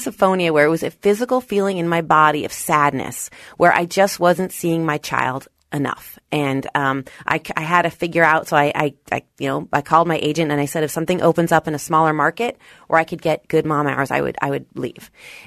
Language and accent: English; San Francisco, California, United States; I'm not great with a lot of stimulation, but I'm from San Francisco, and my mom took me to Chinese New Year, which is a big thing there.